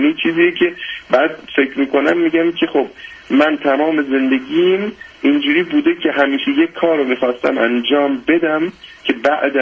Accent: Iran; born there; moved away; ما با یه تفکرات خیلی غلطی توی ایران بالاخره به دنیا اومدیم،

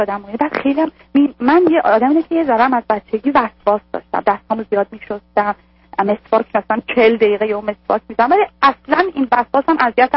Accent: Iran; moved away as an adult; now in United States

